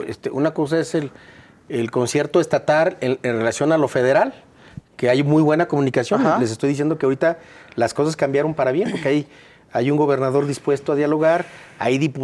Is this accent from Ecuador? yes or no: no; Jalisco, Mexico; yo soy hijo del Parián y siempre lo he dicho